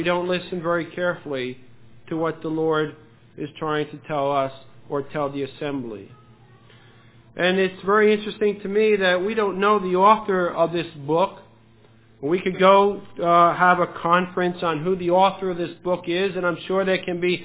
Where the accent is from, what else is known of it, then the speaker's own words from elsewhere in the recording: New Jersey, United States; born there; I was born in New Jersey in a large home of my parents had 7 children, and I'm the middle child of those 7 children